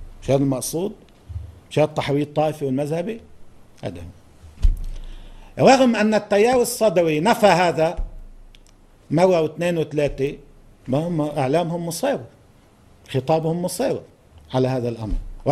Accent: Lebanon; لازم نسأل حالنا نحن كلبنانيين

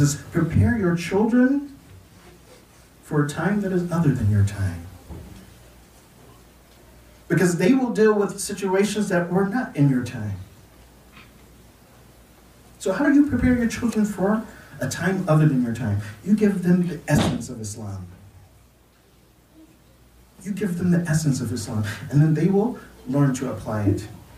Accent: United States; I said, I'm from America. I said, in America, when you wear jeans, you're not trying to be westernized. This is, you know, at least for me, I grew up here.

